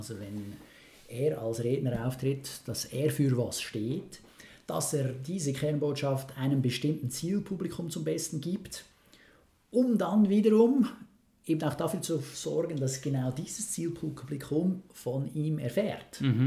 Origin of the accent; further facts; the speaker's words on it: Switzerland; als Schweizer muss ich mal sagen, war vielleicht nicht ganz so alles Gold, was da glänzt.